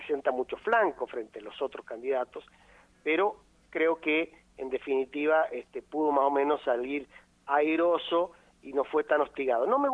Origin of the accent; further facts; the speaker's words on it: San Luis, Argentina; cuando vos le decías, somos de San Luis, el taxista decía, qué lindo San Luis